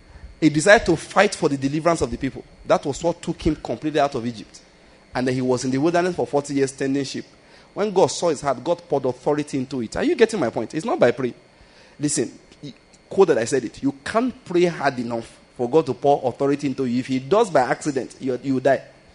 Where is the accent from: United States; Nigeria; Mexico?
Nigeria; because I'm a Nigerian preacher. No, Nigerian preacher.